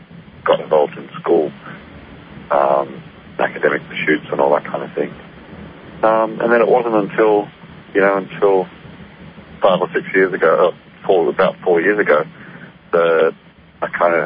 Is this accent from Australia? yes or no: yes; Tasmania, Australia; also born or lived in Sydney; I was born in Sydney, Australia, and grew up in Tasmania, actually.